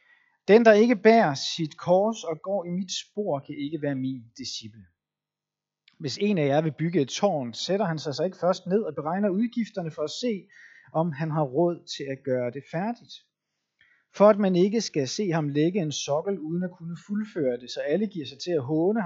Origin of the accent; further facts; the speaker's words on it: Capital Region of Denmark, Denmark; selvom jeg kommer fra den anden side af åen, og jeg er indfødt bornholmer.